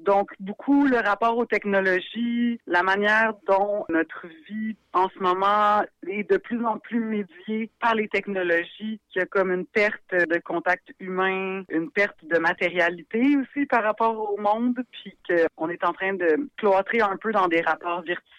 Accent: Repentigny, Quebec, Canada; moi, je viens de Repentigny, mais j'ai étudié dans un collège privé à Rivière-des-Prairies.

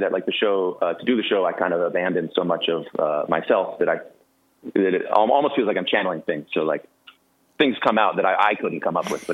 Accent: Weaverville, California, United States; Very, very North California, which people think, oh, San Francisco, but even 5.5 hours north of there, a little town called Weaverville. And I'm actually 6 generations from that logging town

